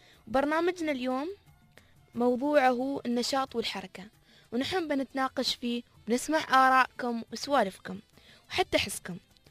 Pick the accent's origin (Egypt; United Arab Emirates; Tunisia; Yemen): United Arab Emirates; بلادنا الإمارات